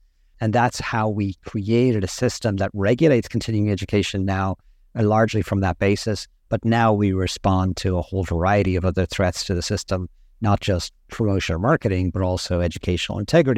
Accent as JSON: {"language": "English", "country": "Ireland", "tie": "born or raised there", "said": "So I grew up and trained in Ireland"}